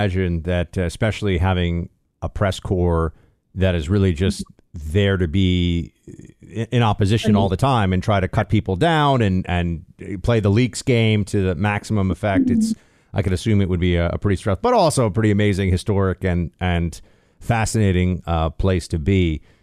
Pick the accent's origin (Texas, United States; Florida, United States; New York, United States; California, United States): New York, United States; I'm a New Yorker, born and raised.